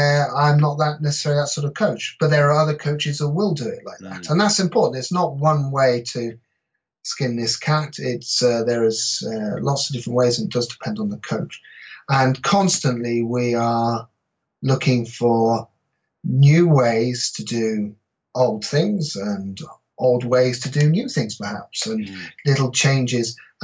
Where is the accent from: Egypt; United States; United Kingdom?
United Kingdom; England; now in Wales; I live in Wales, I'm English and I live in Wales